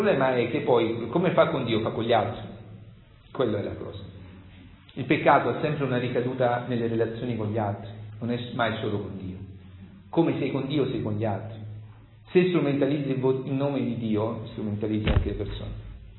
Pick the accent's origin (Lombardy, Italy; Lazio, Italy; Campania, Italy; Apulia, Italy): Apulia, Italy; Grottaglie; Io mi ricordo, quindicenne ero entrato nella biblioteca dei gesuiti del mio paese, Grottaglie, che era una biblioteca dignitosa, con testi anche del Settecento.